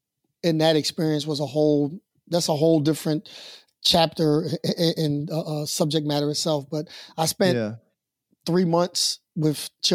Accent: Camden, New Jersey, United States; So I'm from Camden, New Jersey, and I grew up in Camden, New Jersey at a time where Camden was the most violent city in America.

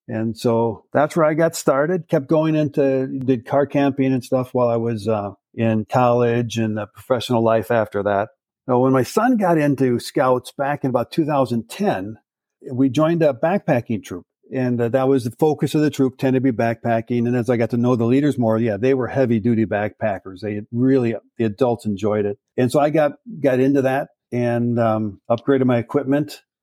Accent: Wisconsin, United States; But no, because I grew up in Wisconsin. We did all of our camping and stuff down near the border with Illinois. That's where I grew up.

